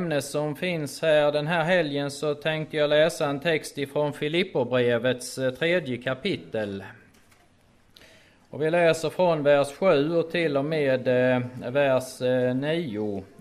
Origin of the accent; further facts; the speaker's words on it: Sweden; born there; Men mitt största problem den här helgen är väl att jag är född i Sverige.